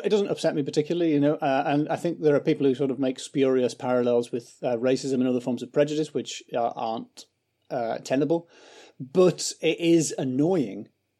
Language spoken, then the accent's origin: English; North East England, United Kingdom; now in London, United Kingdom; I grew up in County Durham, and I'm middle class by Durham standards. Both my parents worked, and I talk like this. So I was very, very middle class. And then I moved to London